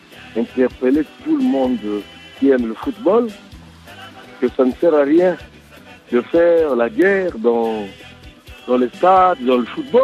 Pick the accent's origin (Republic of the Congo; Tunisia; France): Republic of the Congo; Brazzaville; Vous savez, chez nous, à Brazzaville, il y a eu tellement